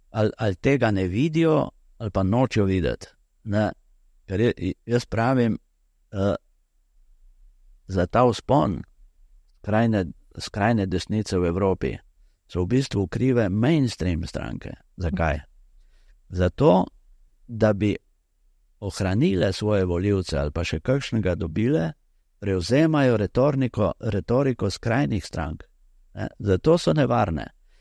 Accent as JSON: {"language": "Slovenian", "region": "Littoral", "country": "Slovenia", "said": "jaz prihajam z Primorske, kjer smo imeli izkušnje"}